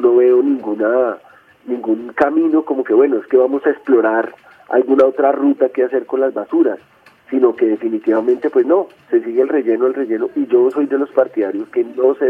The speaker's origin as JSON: {"language": "Spanish", "region": "Bogotá", "country": "Colombia", "said": "Como bogotanos, ¿qué vemos?"}